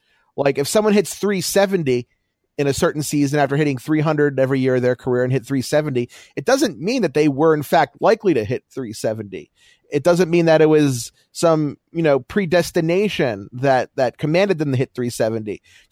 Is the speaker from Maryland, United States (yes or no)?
yes; Baltimore, Maryland, United States; since I'm from Baltimore and I'm an Orioles fan.